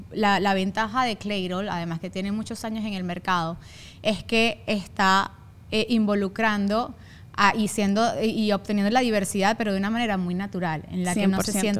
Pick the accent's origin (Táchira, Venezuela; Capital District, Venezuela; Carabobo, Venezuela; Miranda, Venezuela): Carabobo, Venezuela; Montalbán; Yo soy de Montalbán, que tampoco.